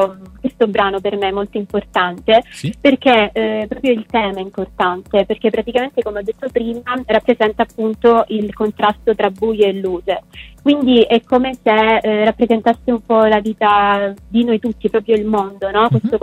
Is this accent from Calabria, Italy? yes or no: yes; Calabria, Italy; il regista, che è un ragazzo del mio paese, della Calabria